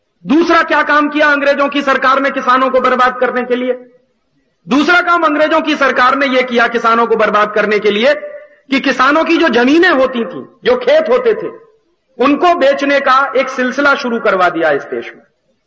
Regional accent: Uttar Pradesh, India; मैं जिस प्रदेश का रहने वाला हूं, उत्तर प्रदेश

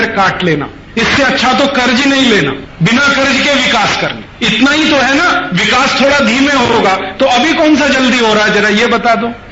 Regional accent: Uttar Pradesh, India; born there; और मेरा गांव उत्तर प्रदेश के बहुत ताकतवर मुख्यमंत्री के बगल का गांव

